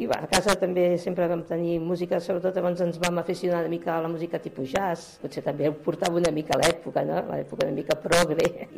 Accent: Barcelona, Catalonia, Spain; born there; Tinc 68 anys i vaig néixer a Barcelona, concretament al barri de Gràcia.

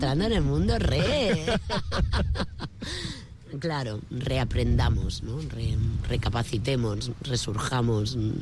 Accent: Catalonia, Spain; Vull dir, que és que jo sóc catalana. Jo sóc catalana, a mi m'agrada molt, jo tinc la meva família aquí

